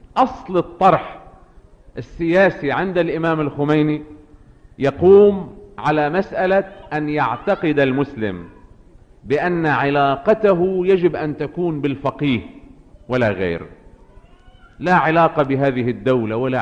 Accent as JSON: {"language": "Arabic", "country": "Lebanon", "said": "الفهم مش موجود عندنا بلبنان"}